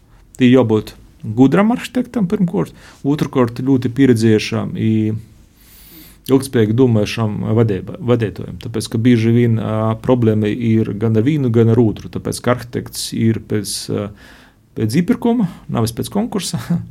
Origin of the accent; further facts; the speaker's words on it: Latgale, Latvia; Es esmu Latgalis, nu, tā kā gribētu būt patriots, da.